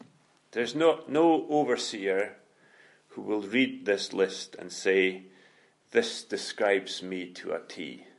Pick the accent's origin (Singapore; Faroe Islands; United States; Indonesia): Faroe Islands; when I was a young man, a teenager growing up in Faroe